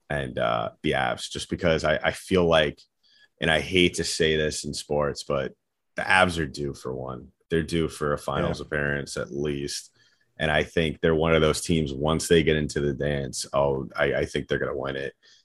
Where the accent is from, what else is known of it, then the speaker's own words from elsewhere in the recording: New York, United States; now in Tampa, United States; And when I started the show as a host, people were very upset that I was from New York.